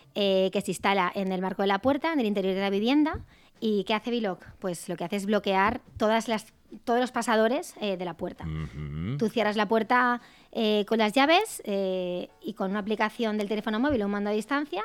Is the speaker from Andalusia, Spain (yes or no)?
yes; Seville, Andalusia, Spain; born there; yo nací en Sevilla porque estaban viviendo allí con el tema de las fruterías. Y yo nací allí.